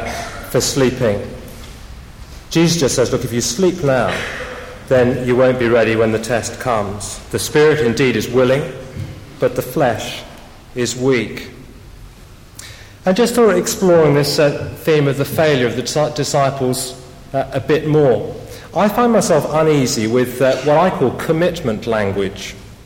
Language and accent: English; United Kingdom; Not just, I think, because I'm British and I don't do that sort of thing.